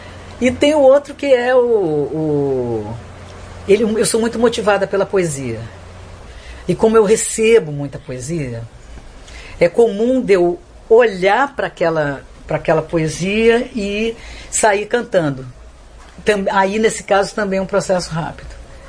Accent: Brazil; Caso quando a gente vai fazer um trabalho da gente no exterior, fica muito flagrante o quanto a gente é brasileiro.

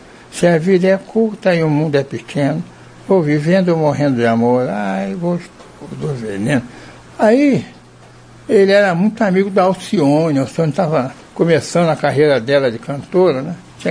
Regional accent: Irajá, Rio de Janeiro, Brazil; Olha, eu sou de Irajá, mas moro no Verdã.

